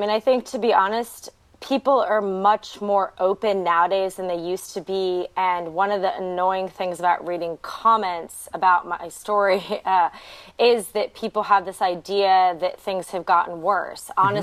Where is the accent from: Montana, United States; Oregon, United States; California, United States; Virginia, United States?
Virginia, United States; also born or lived in North Carolina; I thought very much of the fact that I'm from Southern Virginia and North Carolina.